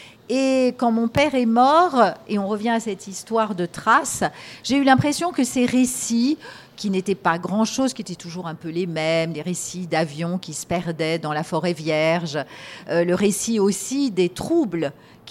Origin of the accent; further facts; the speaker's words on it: Douala, Littoral, Cameroon; born there; Puisque moi-même, je suis née à Douala, juste avant l'indépendance